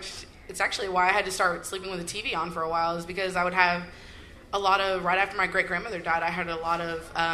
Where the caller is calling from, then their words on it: Fort Worth, Texas, United States; from Fort Worth, Texas.